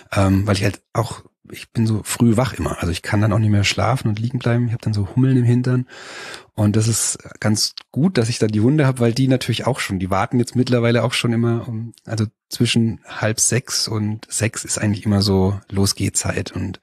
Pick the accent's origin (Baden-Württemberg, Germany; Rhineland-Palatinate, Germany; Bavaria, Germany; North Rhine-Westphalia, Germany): Rhineland-Palatinate, Germany; Mainz; born there; now in Marktsteinach, Germany; eigentlich bin ich in Mainz geboren sogar